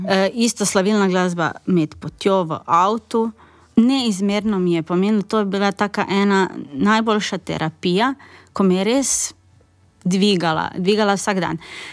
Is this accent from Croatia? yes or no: yes; Croatia; jaz sem drugače iz Hrvaške, pa malo spremljam, kaj se dogaja